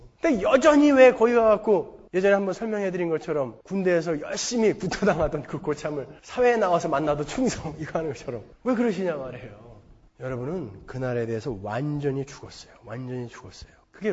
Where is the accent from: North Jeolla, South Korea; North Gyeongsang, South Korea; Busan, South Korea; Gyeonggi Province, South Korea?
Gyeonggi Province, South Korea; Pyeongtaek; 경기도 평택군 청북면 삼계리 옹포, 이게 우리 고향이거든요.